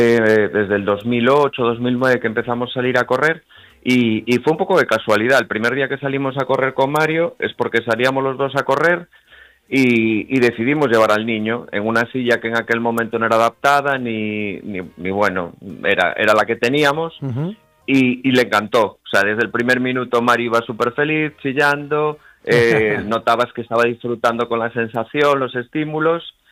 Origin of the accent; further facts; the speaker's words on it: A Coruña, Galicia, Spain; a los pocos meses de estar en Coruña, nosotros somos de Coruña